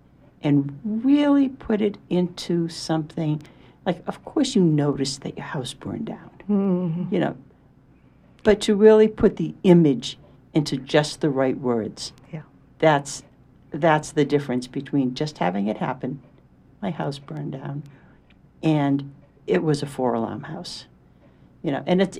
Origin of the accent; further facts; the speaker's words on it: Freedom, Maine, United States; You know, I write stories about growing up in Freedom, Maine.